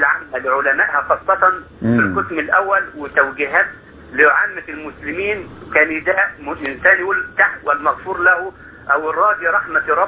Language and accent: Arabic; Egypt; مع أننا قاعدين في مصر ومع الانشغال الشديد اللي احنا فيه، إلى الآن عندنا حاجة تربينا عليها في الريف المصري بتاعنا